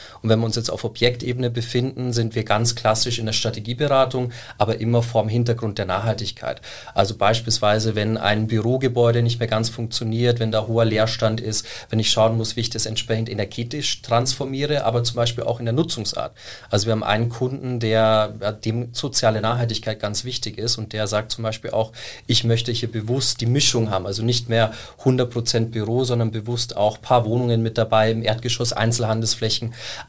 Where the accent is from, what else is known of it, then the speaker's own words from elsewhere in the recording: Bavaria, Germany; also born or lived in Frankfurt / London / Vienna; now in Munich, Germany; Waschechter Bayer würden meine Eltern wahrscheinlich unterschreiben. Ja, ich würde sagen, ich bin so 50-50. Also ich war sehr, sehr lange Zeit in einem kleinen bayerischen Dorf, wo ich aufgewachsen bin